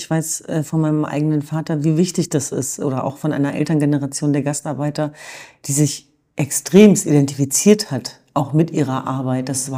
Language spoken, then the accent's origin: German; Hanover, Lower Saxony, Germany; Also ich komme ja aus Hannover-Linden